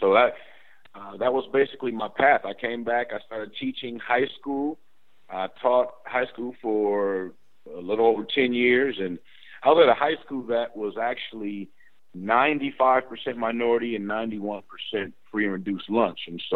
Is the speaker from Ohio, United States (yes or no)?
no; St. Paul, Minnesota, United States; Well, I was born in St. Paul, Minnesota, and which is probably a little bit more known as the Twin Cities, Minneapolis and St. Paul.